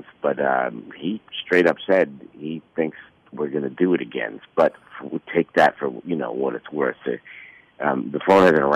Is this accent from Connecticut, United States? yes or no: no; New York City, New York, United States; Growing up in New York City and being a lifelong Yankee fan